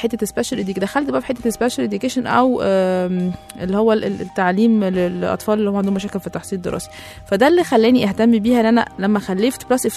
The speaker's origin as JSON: {"language": "Arabic", "country": "Egypt", "moved": "yes", "said": "فكنت مستغربه ان في مصر ما عندناش كده. احنا عندنا في مصر هم ستاندر يعني"}